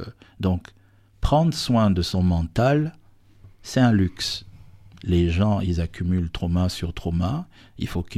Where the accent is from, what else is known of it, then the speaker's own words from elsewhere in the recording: Gabon; moved away as an adult; lorsque j'ai quitté le Gabon, donc qui est mon pays d'origine, j'avais 18 ans, je venais d'avoir le bac